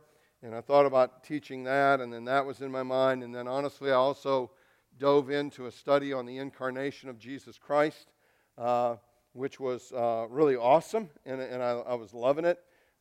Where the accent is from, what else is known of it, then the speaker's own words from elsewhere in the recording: Illinois, United States; And it was a post from one of my friends back in Lockport. I'm from the Chicago area.